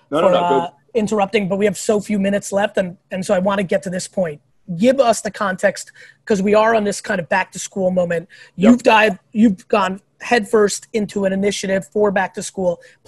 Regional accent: New Jersey, United States; my famous story of growing up in Jersey and my dad was a stock boy in a liquor store was in Clark Circle Liquor

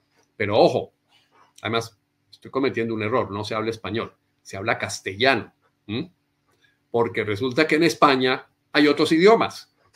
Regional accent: Colombia; la forma como yo a veces me expreso muy a la colombiana resulta siendo ofensiva para un argentino

